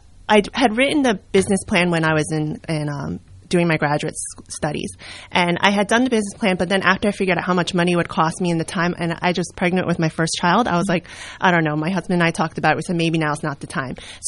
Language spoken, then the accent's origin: English; Sayreville, New Jersey, United States; also born or lived in New York; now in Washington, United States; I was born in New York, but was raised in New Jersey. I'm originally from Sayreville, so I was there most of my life until I got married. My husband and I moved out to Washington in Warren County, and we're there now for 8 years.